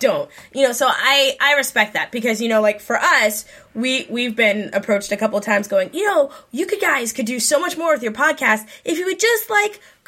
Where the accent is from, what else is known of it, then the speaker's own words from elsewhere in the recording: Massachusetts, United States; I'm from Massachusetts. I curse like a sailor.